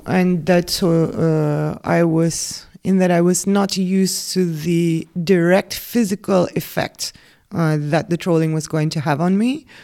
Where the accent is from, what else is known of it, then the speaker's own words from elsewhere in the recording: Philippines; getting very good at attack, which is something that you're not really encouraged to do, especially as a Filipino woman.